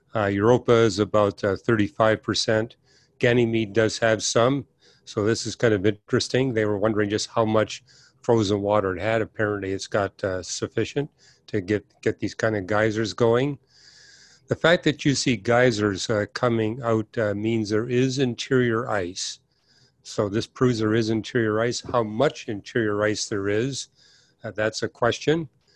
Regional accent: Vancouver, British Columbia, Canada; I was raised in Vancouver, British Columbia, where a fair number of Hindus were in our neighborhood and at public school.

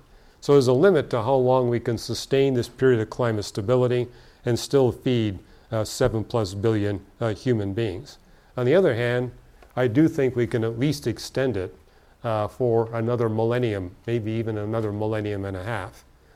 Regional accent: Canada; And as a Canadian, I would really be grieved that that would happen

